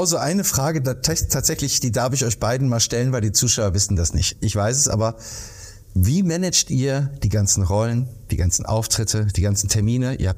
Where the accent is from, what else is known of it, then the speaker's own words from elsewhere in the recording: Hesse, Germany; schön, dass du in meiner Heimat warst. Schön, dass wir gemeinsam im Taunus waren.